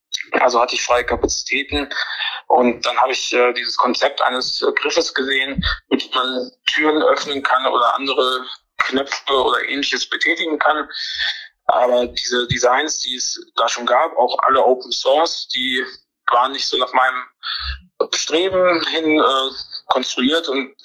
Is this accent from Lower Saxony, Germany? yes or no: no; Neuss, North Rhine-Westphalia, Germany; ich komme aus Neuss.